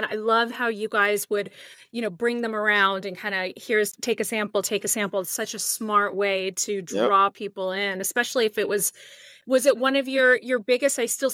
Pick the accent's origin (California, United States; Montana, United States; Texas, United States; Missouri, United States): California, United States; now in Boise, United States; I come from California myself. I'm not there anymore. I'm in Boise